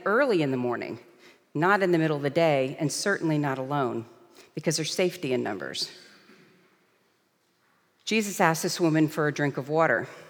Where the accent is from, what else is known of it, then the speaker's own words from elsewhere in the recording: New York, United States; I'm from New York, so you guys is the northern equivalent to all y'all, as we say here in the South.